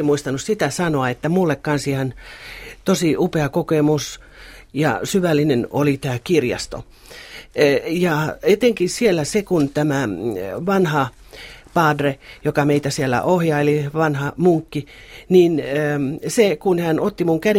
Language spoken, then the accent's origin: Finnish; Lammi, Kanta-Häme, Finland; mun kotikuntani Lammin keskiaikainen kirkko, kivikirkko